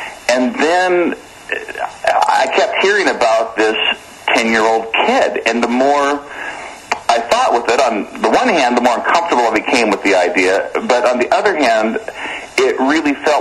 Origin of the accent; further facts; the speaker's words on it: Washington, United States; So I'm from Washington State, although I've come to learn that my experience, I certainly don't want to pick on Washington per se.